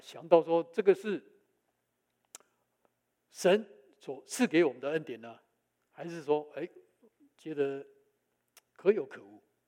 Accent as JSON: {"language": "Chinese", "country": "Taiwan", "said": "因为我从台湾来的，看到有许许多多的庙"}